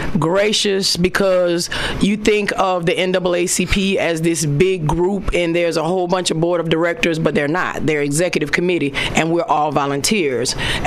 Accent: Rhode Island, United States; No, I was raised in Rhode Island, so our primary education, they taught us how to enunciate, pronunciate, and that was the thing.

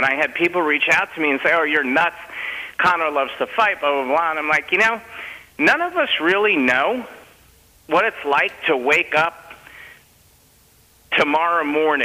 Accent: New York, United States; And New York, my hometown, completely embarrassed themselves

